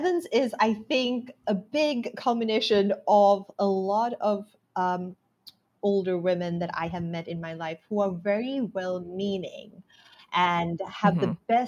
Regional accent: Sri Lanka; growing up in Sri Lanka, I had very limited access to books outside of, I guess, sort of the classics.

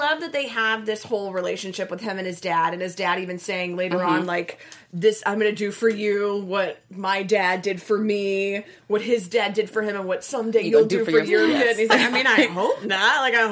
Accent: Alabama, United States; I'm from Alabama, too. So it's like, I'm allowed to say it.

